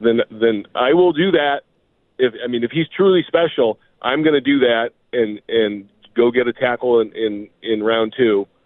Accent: Chicago, Illinois, United States; I'm 53 years old. I'm from Chicago. I'm black and blue division.

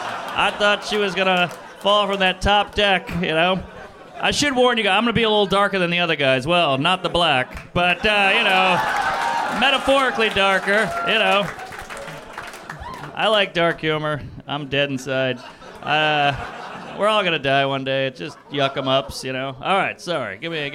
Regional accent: New Orleans, Louisiana, United States; I'm from New Orleans. Fun town. Yeah. Hell of a town. Not a great place to grow up, if I'm being completely honest. I grew up in a dilapidated mansion in a poor black neighborhood

